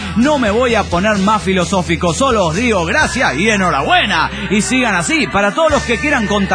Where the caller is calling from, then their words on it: Ecatepec, State of Mexico, Mexico; de Catepunk, México.